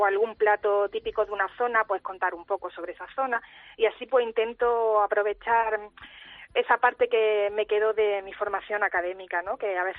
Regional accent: Jaén, Andalusia, Spain; yo además, como buena jiennense y jainera, lo defiendo

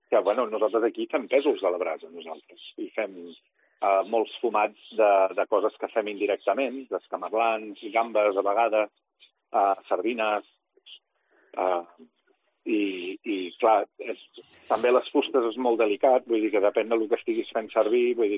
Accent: Girona, Catalonia, Spain; soc un nano que ha voltat molt, soc molt gironí, i m'estimo molt la terra on visc, però també entenc que jo tinc afluències i influències d'altres cultures perquè les he viscut també molt

